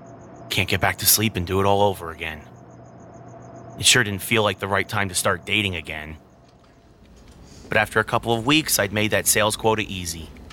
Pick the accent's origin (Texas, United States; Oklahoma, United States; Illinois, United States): Oklahoma, United States; See, I'm from Oklahoma, and I haven't left here much. In fact, I've never even seen the ocean in person.